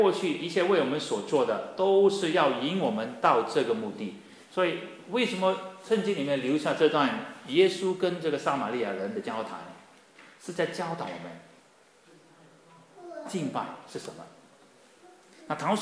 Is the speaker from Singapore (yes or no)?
yes; Singapore; 可是那边新加坡的很不一样，一年四季都是绿的，都是热的。所以来到这里感觉很不一样，真的来我们住在有个四季的地方